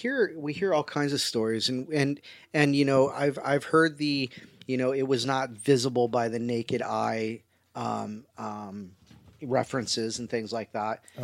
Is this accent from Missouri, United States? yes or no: yes; Missouri, United States; it's like I'm from Missouri, the show me state, you know, you got to show me, give me the proof